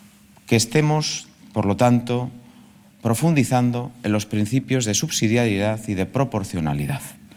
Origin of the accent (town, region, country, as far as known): Basque Country, Spain